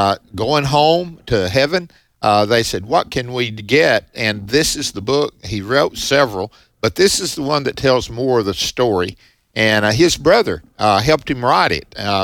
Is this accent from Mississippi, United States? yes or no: yes; Mississippi, United States; And I'm from Prentice County, right over